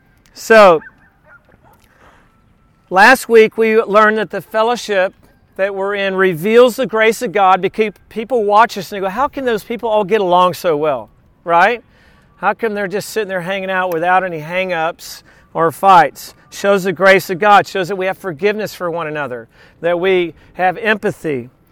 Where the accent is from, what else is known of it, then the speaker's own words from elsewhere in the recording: Texas, United States; I did a ton of that growing up in Texas because back then we had no cell phones and we didn't know where anybody was.